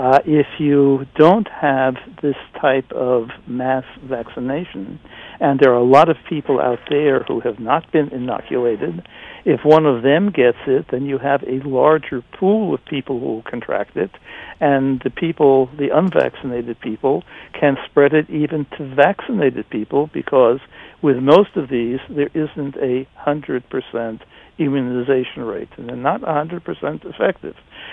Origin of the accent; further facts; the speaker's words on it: United States; I'm an American.